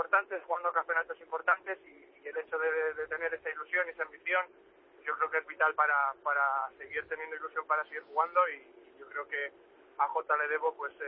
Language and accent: Spanish; Irún, Basque Country, Spain; moved away; cuando nos fuimos de Irún hace pues